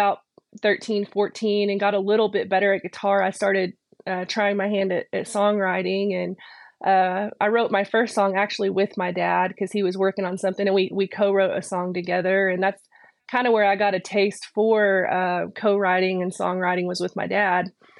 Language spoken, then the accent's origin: English; Anson, Texas, United States; I grew up in Anson, out north of Abilene. It's a little small town, about 2,000 people, but that's where I grew up.